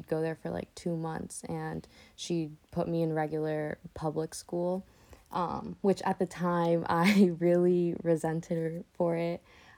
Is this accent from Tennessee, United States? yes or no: no; California, United States; I'm from Southern California.